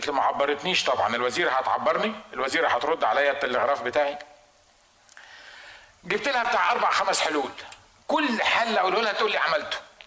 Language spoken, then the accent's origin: Arabic; Egypt; عندنا في مصر